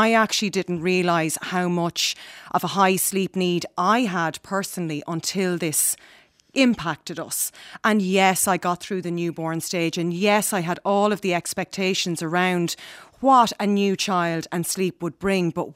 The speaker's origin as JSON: {"language": "English", "town": "Cavan", "region": "Ulster", "country": "Ireland", "lives_now": "Kildare, Ireland", "said": "I'm not originally from Kildare, I'm originally from Cavan."}